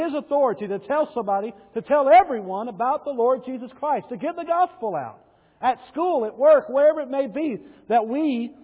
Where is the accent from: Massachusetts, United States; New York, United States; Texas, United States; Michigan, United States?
Texas, United States; Bowie; I lived 20 miles away from Tanya. And she lived in Nakona. I was from Bowie.